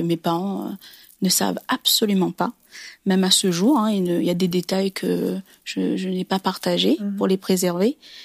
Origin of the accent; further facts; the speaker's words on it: Réunion, France; un jour j'irai en métropole. C'était un peu mon rêve. Je suis réunionnaise